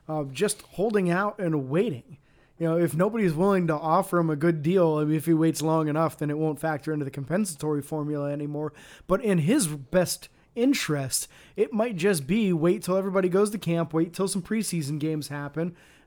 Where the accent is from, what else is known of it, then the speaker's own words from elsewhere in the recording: Erie, Pennsylvania, United States; We're from the Erie area.